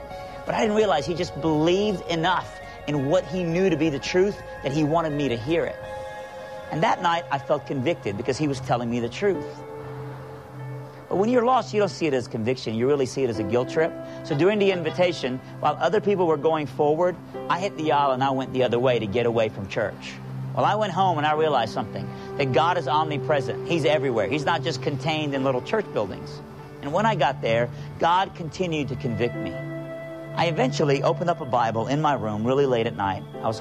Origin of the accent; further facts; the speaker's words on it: Iran; moved away; I actually grew up not too far from here. I grew up in Iran.